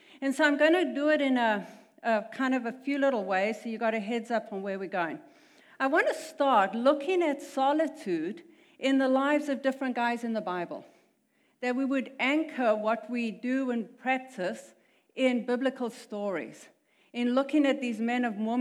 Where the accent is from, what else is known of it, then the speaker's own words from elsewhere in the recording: South Africa; I'm from South Africa. That is the weirdo accent.